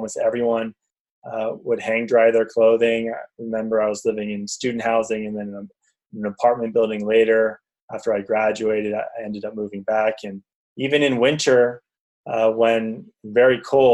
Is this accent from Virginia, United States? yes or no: no; California, United States; Growing up in the San Gabriel Valley, you know, I lived in one of those households where we had a gas dryer